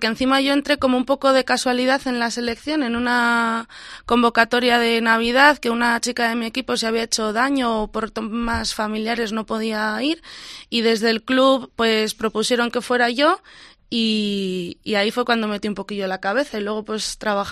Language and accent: Spanish; Valladolid, Castile and León, Spain; also born or lived in Palencia; yo soy de Valladolid, entonces estuve allí hasta junior de segundo año, que fue el año que se fusionó UBA Ponce, y primer año de senior me vine aquí, a Palencia. Y el siguiente año fue cuando me volví a Valladolid